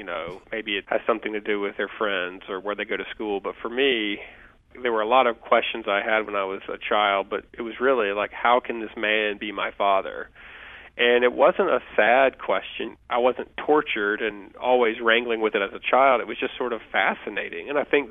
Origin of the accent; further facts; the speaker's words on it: the South, United States; The ones about growing up in the South or the ones about growing up out in the country or having my dad as a dad were always the ones that got the most laughs